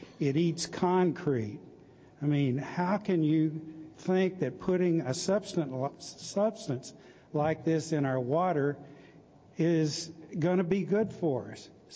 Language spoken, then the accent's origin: English; Colleyville, Texas, United States; I'm from Colleyville.